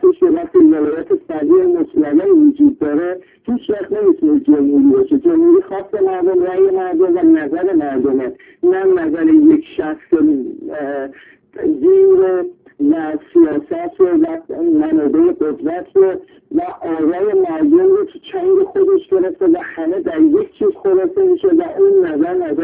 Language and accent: Persian; Iran; ما ایرانی هستیم، دارای شخصیت بالایی هستیم